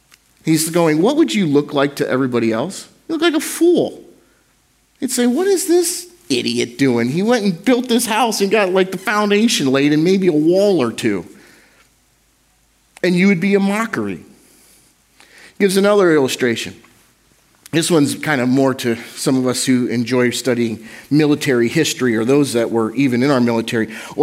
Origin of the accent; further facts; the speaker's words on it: United States; and I'm from Carolina, like right in that area, and this is a big deal to them